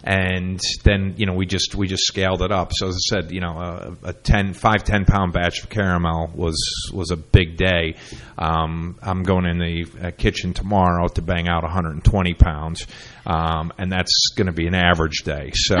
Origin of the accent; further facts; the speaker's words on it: Ithaca, New York, United States; When I was growing up, I grew up in Ithaca, New York